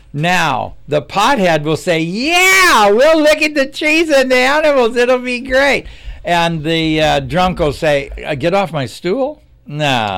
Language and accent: English; Ireland; See, I'm Irish, so I'm into the shepherd pie, right?